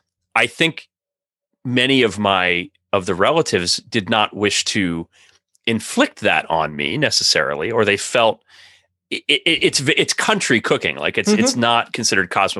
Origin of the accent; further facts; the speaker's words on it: North Rhine-Westphalia, Germany; accent: Lippish; So my Lippish accent is there and it doesn't work if you're told about it ahead of time.